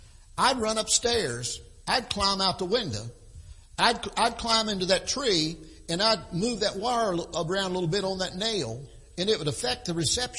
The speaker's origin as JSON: {"language": "English", "region": "West Virginia", "country": "United States", "tie": "born or raised there", "said": "When I was a kid, growing up in West Virginia, we didn't even have a television."}